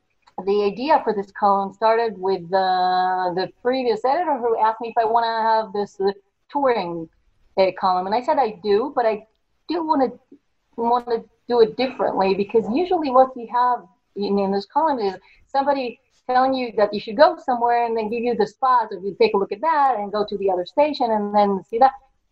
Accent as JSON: {"language": "English", "town": "Jerusalem", "region": "Jerusalem District", "country": "Israel", "tie": "born or raised there", "said": "I was born in Jerusalem. I'm actually a ninth born generation here."}